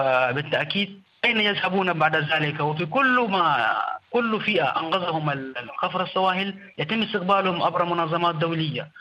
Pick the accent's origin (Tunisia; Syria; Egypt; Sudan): Sudan; Darfur; now in Libya; أنا هربت من دارفور من معسكرة النزوح في دارفور، حتى الآن أنا لا أعرف بلدي وين دارفور، وطالب لجوء لا أستطيع الاستقرار في السودان أم مواصلة تعليم. تعرضت لعدة انتهاكات في السودان فهربت إلى ليبيا